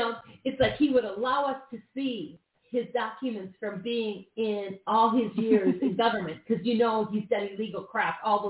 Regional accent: Midwest, United States; I mean, I grew up in the Midwest. So it's different than a big city.

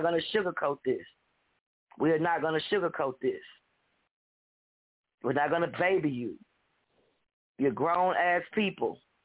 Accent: New Orleans, Louisiana, United States; I pray for my city. This is my hometown. But it sits below sea level. It sits below the lake. It's a bowl. New Orleans is surrounded by two lakes.

